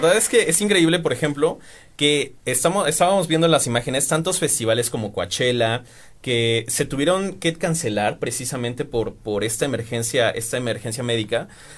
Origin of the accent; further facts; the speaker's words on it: Mexico; como mexicanos y como latinos siempre tratamos de ver estas tragedias con cierto humor